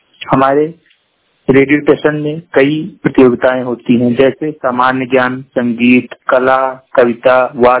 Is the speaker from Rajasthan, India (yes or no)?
no; Lucknow, Uttar Pradesh, India; हम डिस्ट्रिक्ट लखनऊ से बिलोंग करते हैं। दृष्टिबाधित दिव्यांग हूँ।